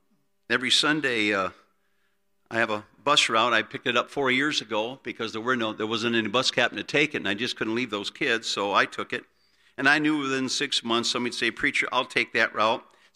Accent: South Bend, Indiana, United States; I grew up in South Bend, Indiana, Church of 1,000.

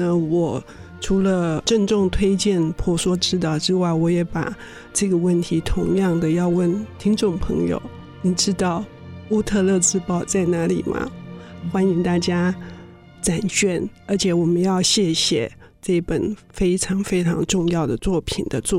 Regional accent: Tainan, Taiwan; 我是台南的人，籍贯台南，

